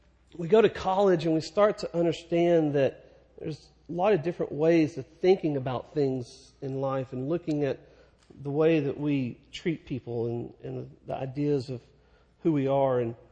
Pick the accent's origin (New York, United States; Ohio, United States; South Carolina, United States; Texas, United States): Texas, United States; Dallas; our yard at our front house where I grew up in Dallas, it was the biggest yard on the block.